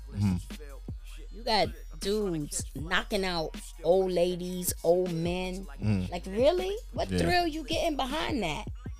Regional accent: Bronx, New York, United States; Cause growing up in the Bronx, people would say they're gonna shoot you, they're gonna do this, they're gonna do that, and it was all talk.

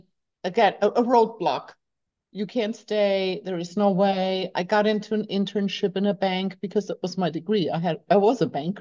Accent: Germany; English is a second language; moved away as an adult; So I grew up in Germany, yeah.

